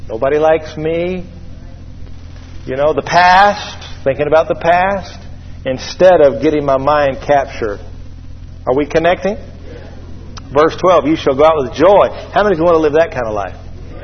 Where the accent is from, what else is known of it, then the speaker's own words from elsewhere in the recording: Georgia, United States; I said, well, you know, you have to pardon me. I'm from Georgia. I said, how can it be both wicked and good?